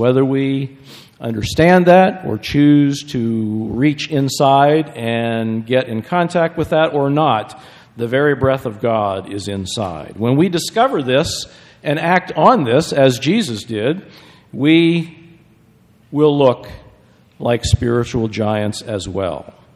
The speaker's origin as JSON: {"language": "English", "country": "United States", "said": "Now, I'm an American and proud of it."}